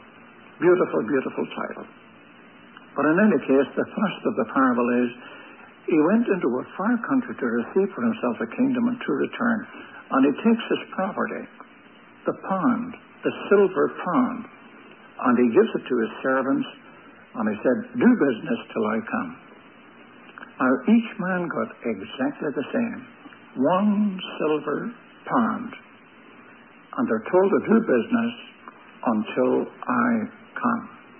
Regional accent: Ireland; When I was young, in my home country, in Ireland

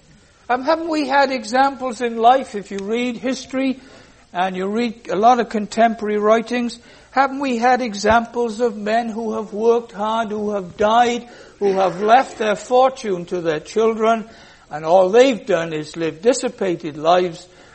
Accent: Cardiff, Wales, United Kingdom; And I can go back to Cardiff in my hometown

